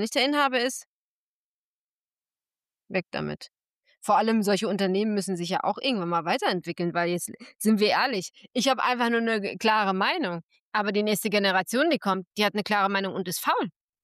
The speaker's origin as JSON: {"language": "German", "town": "Gütersloh", "region": "North Rhine-Westphalia", "country": "Germany", "tie": "born there", "said": "ich bin in Gütersloh geboren. Ich bin im Elisabeth-Hospital geboren."}